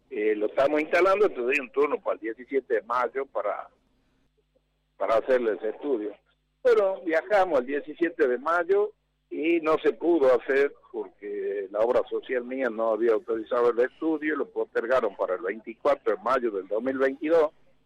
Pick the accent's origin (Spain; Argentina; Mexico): Argentina; Tartagal, Salta; nosotros somos de Tartagal, en la provincia de Salta, 400 kilómetros capital